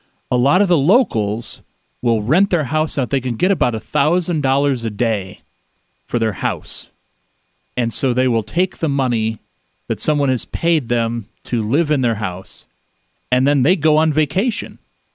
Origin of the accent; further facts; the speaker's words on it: DeWitt, Iowa, United States; this town, which is about the size of my hometown. I'm from DeWitt here in eastern Iowa.